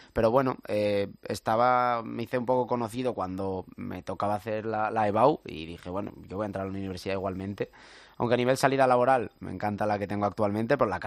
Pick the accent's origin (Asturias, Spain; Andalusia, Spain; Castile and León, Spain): Asturias, Spain; Muros de Nalón; now in Madrid, Spain; yo soy de un pueblo de Asturias, no soy de Oviedo.